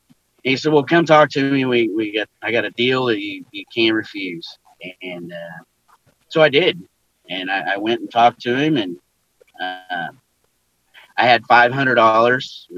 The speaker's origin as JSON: {"language": "English", "region": "Midwest", "country": "United States", "said": "I'm from the Midwest, so I don't see a tornado"}